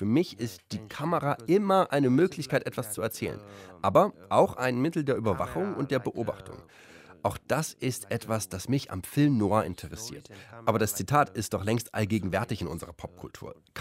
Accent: Romania; Ich könnte es mir ja einfach machen und sagen, ich komme aus Rumänien

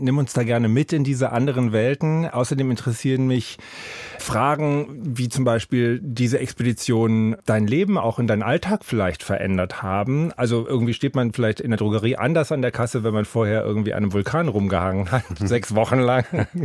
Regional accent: Berlin, Germany; born there; Wir sind beide in West-Berlin geboren.

